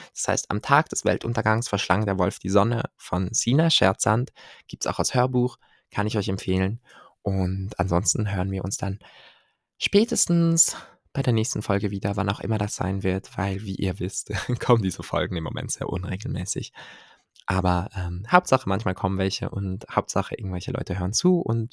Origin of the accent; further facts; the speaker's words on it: Switzerland; Aber ich fand es auch irgendwie als Schweizer sehr relatable.